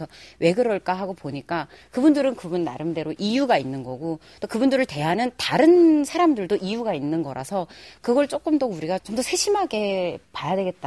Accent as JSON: {"language": "Korean", "country": "North Korea", "moved": "yes", "said": "저는 이제 북한이 될 주민인데요. 저는 탈북하는 것보다 어려웠던 게 육아였고"}